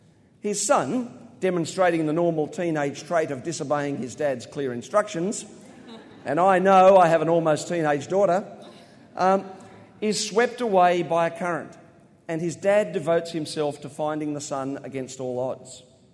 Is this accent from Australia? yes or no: yes; Australia; accent: Australian; because I hope that the jokes are still clear in my weird Aussie accent.